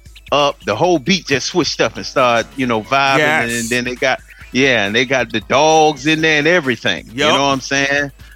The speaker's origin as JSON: {"language": "English", "town": "Miami", "region": "Florida", "country": "United States", "said": "they didn't know I was from Miami, okay?"}